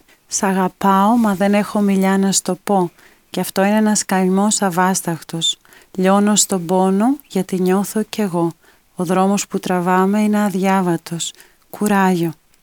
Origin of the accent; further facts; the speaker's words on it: Greece; German is a second language; now in Germany; die sind immer begeistert für meine Schrift, wo ich herkomme